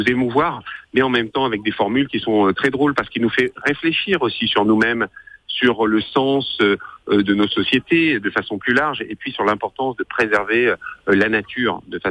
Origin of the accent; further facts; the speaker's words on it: France; moi je suis français, pour tout vous dire. Je suis français